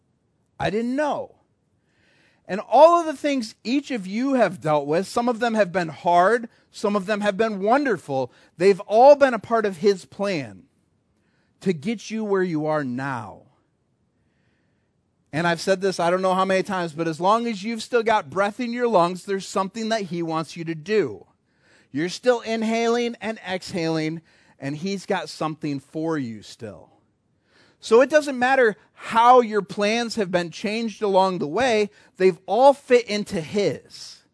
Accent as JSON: {"language": "English", "town": "Kalamazoo", "region": "Michigan", "country": "United States", "tie": "born or raised there", "said": "You know, I grew up over in the Kalamazoo area."}